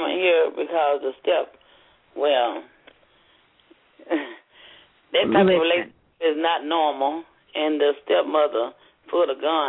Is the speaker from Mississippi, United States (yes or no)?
yes; Mississippi, United States; I'm from Mississippi.